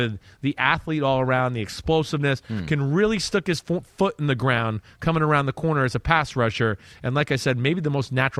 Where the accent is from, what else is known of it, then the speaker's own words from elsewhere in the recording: Newark, New Jersey, United States; I got a little experience with like the Greek names growing up in Newark, Jersey.